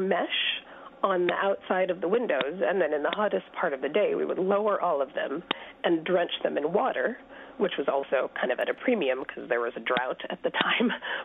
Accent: India; When I was growing up in India, living in India in the mid-80s

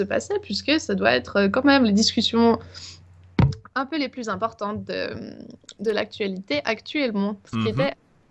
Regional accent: Lausanne, Vaud, Switzerland; born there; L'Iran qui est venu à Lausanne, ma ville natale

